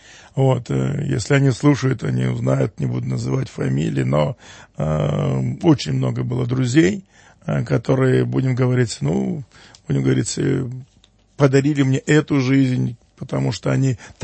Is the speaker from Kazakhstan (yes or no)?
yes; Kazakhstan; also born or lived in Orenburg, Russia; я всю школу закончил в Казахстане, я закончил училище, техникум в Казахстане. Поэтому Казахстан меня выкормил, выучил. Как я могу, сын Казахстана, говорить о своей земле плохо? Хотя я родился в Оренбурге, в России